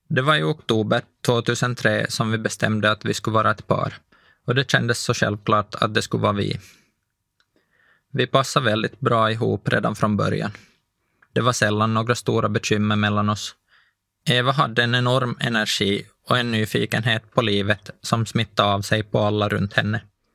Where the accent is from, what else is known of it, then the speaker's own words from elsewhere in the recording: Pargas, Southwest Finland, Finland; born there; Jag föddes i Pargas, en liten stad där mycket kretsar kring idrotten, i alla fall för mig.